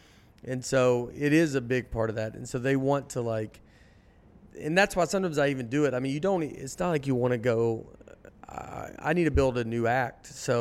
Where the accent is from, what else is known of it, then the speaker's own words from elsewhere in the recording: Nashville, Tennessee, United States; I'm from Nashville. It's completely different than it was growing up.